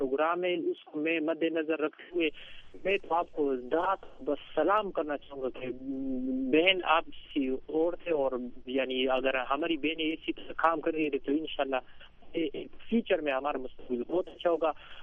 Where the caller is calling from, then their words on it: Kohat, Khyber Pakhtunkhwa, Pakistan; ہمارا علاقہ جو ہے آپ بتائیں کہ یہاں پر جو ایف آر کوہاٹ ایک قبائلی علاقہ ہے